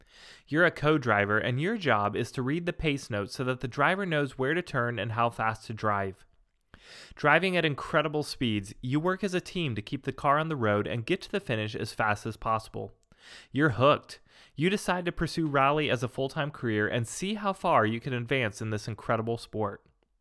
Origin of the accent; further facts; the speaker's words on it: United States; now in Reykjavik, Iceland; I'm an American expat who's married to an Icelander, loves travel and aviation, and works as a registered nurse here in the city of Reykjavik.